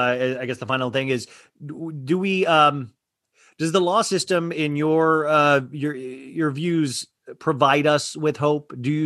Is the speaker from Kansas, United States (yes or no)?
yes; Kansas, United States; I grew up in Kansas, middle class.